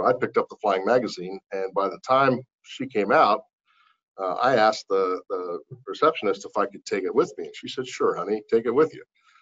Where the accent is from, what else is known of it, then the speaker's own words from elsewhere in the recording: York, Pennsylvania, United States; I accompanied my mother to a foot doctor's appointment and in York, Pennsylvania, my hometown.